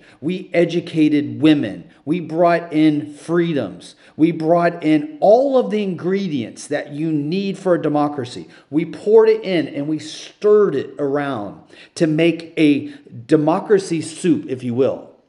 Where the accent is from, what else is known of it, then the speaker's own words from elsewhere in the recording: United States; when I say we, I'm talking about as an American.